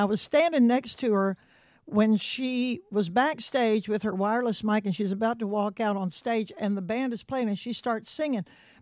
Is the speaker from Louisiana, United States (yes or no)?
yes; Vinton, Louisiana, United States; also born or lived in Orange, Texas; I was born in Orange, Texas, and raised in Vinton, Louisiana, where all my people were in Louisiana.